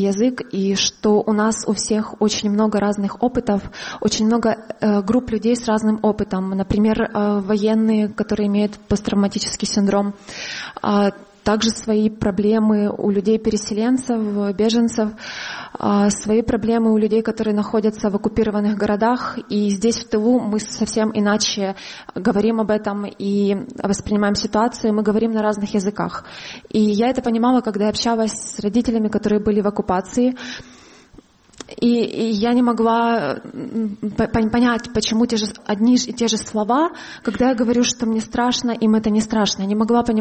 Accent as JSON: {"language": "Russian", "town": "Pervomaisk", "region": "Luhansk Oblast", "country": "Ukraine", "said": "Они были в городе Первомайске в Луганской области, откуда я родом."}